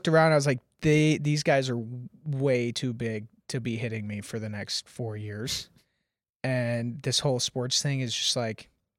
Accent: Nashville, Tennessee, United States; So I grew up here in Nashville

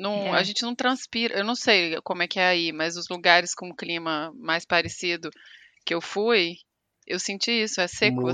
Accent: Espírito Santo, Brazil; moved away; Então, sou capixaba. A capixaba já torta, já que tem mais tempo fora do que dentro, mas tudo bem.

